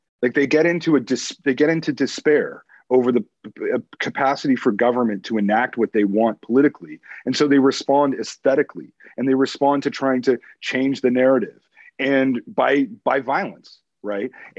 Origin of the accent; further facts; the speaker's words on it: Canada; I'm Canadian. You know, I got my own myths over here